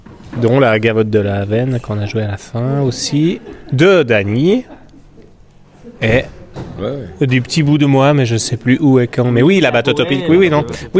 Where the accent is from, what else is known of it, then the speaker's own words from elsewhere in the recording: Switzerland; born there; Oui, mais je suis né en Suisse.